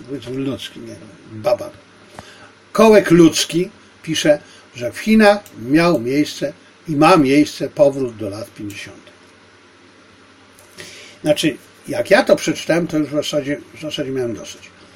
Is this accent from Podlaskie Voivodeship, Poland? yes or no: no; Silesian Voivodeship, Poland; tego sformułowania jeszcze z mojego dzieciństwa na Śląsku